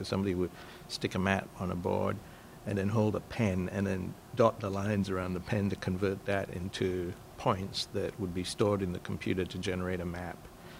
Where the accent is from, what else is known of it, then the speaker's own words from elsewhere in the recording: Malaysia; also born or lived in Australia; I grew up in Malaysia and Southeast Asia, and my parents educated all of us in Australia, as it turned out.